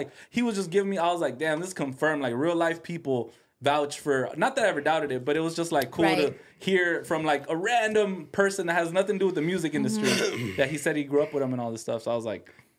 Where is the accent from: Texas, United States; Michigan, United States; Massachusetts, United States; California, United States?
California, United States; Los Angeles; We're like, oh, I'm from L.A.